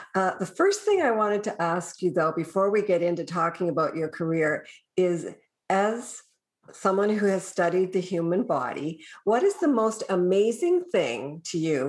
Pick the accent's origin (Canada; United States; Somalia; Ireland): Canada; Ontario; I'm a Canadian in Ontario, Canada.